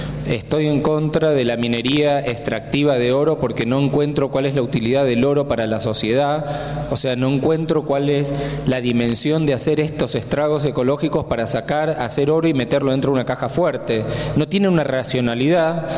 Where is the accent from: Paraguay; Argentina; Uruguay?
Argentina; para nosotros como argentinos sale directamente sin procesar